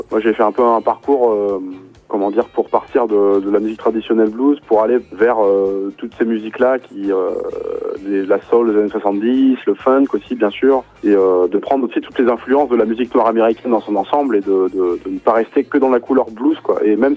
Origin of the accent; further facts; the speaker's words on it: Nantes, Pays de la Loire, France; Nous sommes de Nantes. Donc on est un petit peu loin, mais on vient assez régulièrement dans la région.